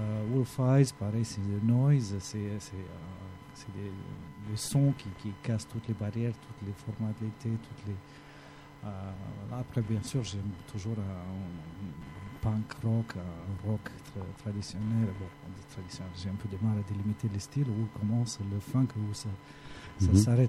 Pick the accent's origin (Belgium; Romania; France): Romania; French is a second language; moved away as an adult; also born or lived in Greece; Bon, j'ai continué ça jusqu'à 18 ans, peut-être 20 ans, et à 20 ans, quand j'ai quitté la Roumanie, et Fulgar, évidemment, avec mon premier salaire en Grèce